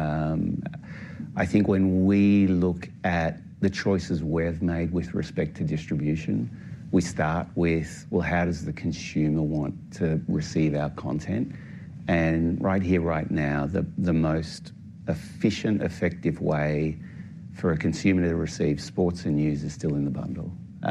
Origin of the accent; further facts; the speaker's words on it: Australia; So my home country in Australia